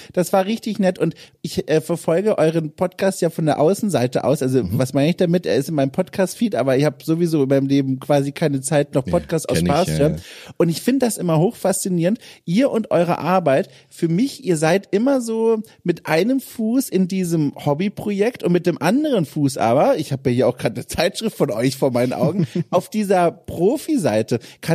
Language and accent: German; Wertheim, Baden-Württemberg, Germany; Ich bin aufgewachsen in einem Dörfchen, das zu Wertheim am Main gehört.